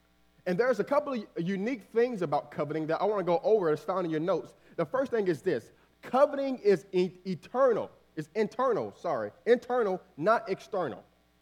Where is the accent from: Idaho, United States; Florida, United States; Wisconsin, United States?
Florida, United States; Miami; You know, I grew up in Miami, and so there is this the particular day every single month that our church used to have, right?